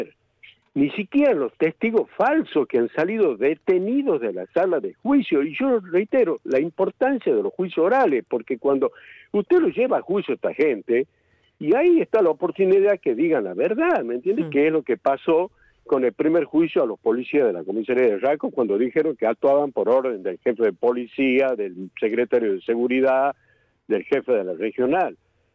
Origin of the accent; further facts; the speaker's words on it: Tucumán, Argentina; La muestra más contundente de la vergüenza que nos tiene que dar como tucumano.